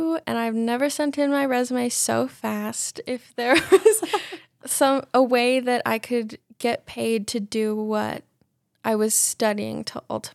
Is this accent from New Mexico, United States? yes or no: yes; Albuquerque, New Mexico, United States; I am. Born and raised in Albuquerque. I have roots in Florida, New Orleans, and a bunch of other places, but I was born and raised here.